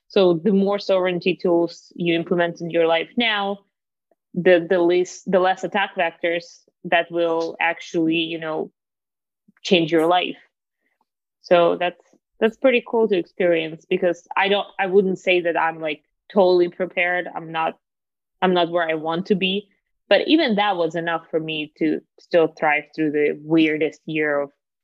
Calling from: Austin, Texas, United States; Right now, I'm calling you from Austin, Texas, and people keep coming here because of other Bitcoiners.

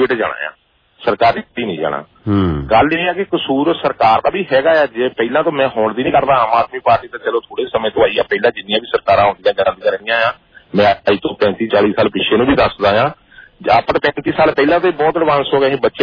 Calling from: Italy; ਹਾਂਜੀ ਭਾਜੀ ਮੈਂ ਇਟਲੀ ਤੋਂ ਬੋਲਦਾ

